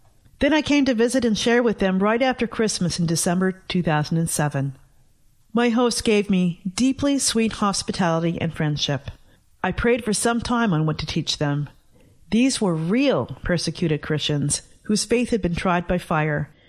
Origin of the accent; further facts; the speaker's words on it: Canada; their hearts were open to me as a Canadian